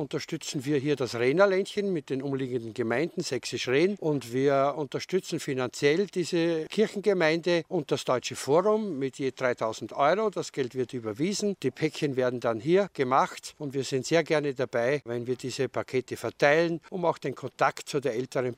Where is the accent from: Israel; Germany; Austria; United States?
Austria; born there; Ja, ich bin 62 in Österreich geboren, aber die Eltern, beide Eltern sind hier von Siebenbürgen